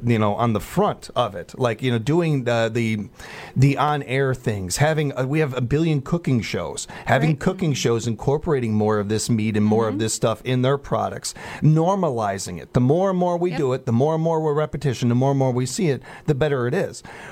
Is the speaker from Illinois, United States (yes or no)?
yes; Chicago, Illinois, United States; And that's pretty wild because where we grew up in Chicago, we had the United Nations.